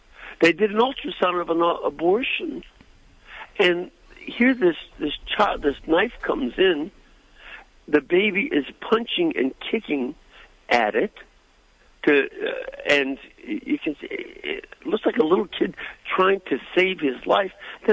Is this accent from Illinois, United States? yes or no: yes; Chicago, Illinois, United States; And, you know, I'm not naive. I'm from Chicago.